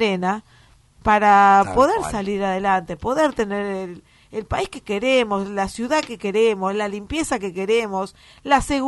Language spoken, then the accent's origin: Spanish; Buenos Aires, Argentina; Y porque nosotros estamos cerca del Bajo Flores. Yo soy de Parque Chacabuco.